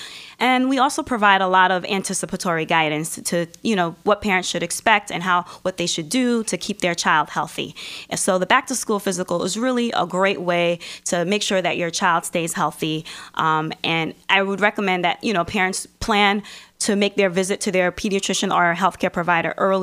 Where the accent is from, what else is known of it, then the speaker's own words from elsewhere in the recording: New York, United States; also born or lived in Norfolk, Virginia; And then I decided to come back to New York, to my hometown, and to work.